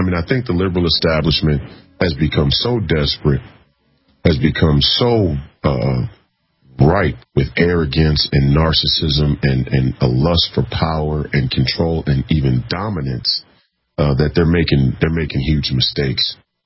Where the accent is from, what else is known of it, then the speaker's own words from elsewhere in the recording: Minneapolis, Minnesota, United States; I grew up here in Minneapolis, Minnesota.